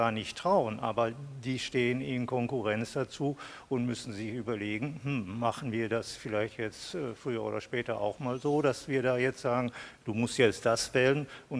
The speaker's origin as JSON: {"language": "German", "town": "Düsseldorf", "region": "North Rhine-Westphalia", "country": "Germany", "said": "ich komme aus Düsseldorf"}